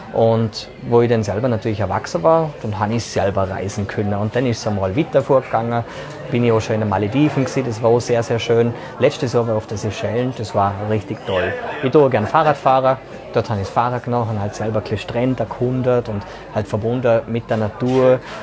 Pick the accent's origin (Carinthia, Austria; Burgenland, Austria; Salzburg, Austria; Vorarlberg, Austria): Vorarlberg, Austria; das ist für mich schon eine Ehre, als Vorarlberger dort dabei gewesen sein